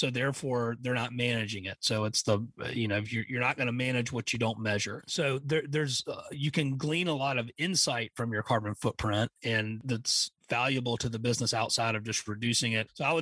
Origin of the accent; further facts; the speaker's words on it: Savannah, Georgia, United States; now in Wyoming, United States; I'm from Savannah, Georgia, originally, and I moved out to Wyoming.